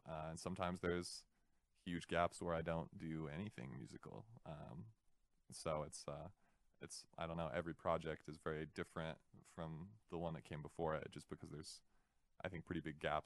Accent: Spanish Fork, Utah, United States; Yeah, it all makes sense now, you know, growing up in Spanish Fork and... I'm just returning to my true, authentic self.

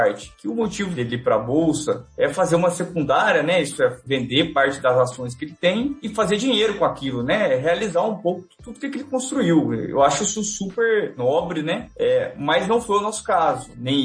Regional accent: Minas Gerais, Brazil; como bons mineiros, a gente é cauteloso, né?

